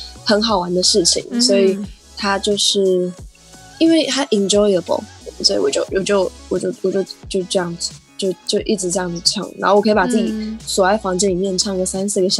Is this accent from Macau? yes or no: no; Taiwan; 我生在台湾，然后我从小到大的教育都是有一个 map， 有地图